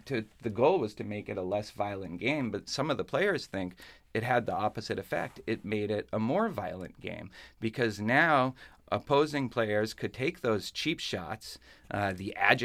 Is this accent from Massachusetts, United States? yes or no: yes; Boston, Massachusetts, United States; There's a great one in my hometown of Boston, Montreal.